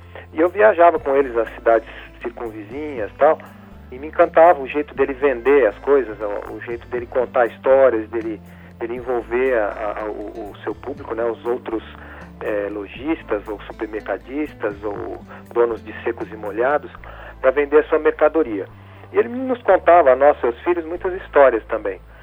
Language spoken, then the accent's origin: Portuguese; Cravinhos, São Paulo, Brazil; eu vim de Cravinhos, né, uma pequena cidade do interior de São Paulo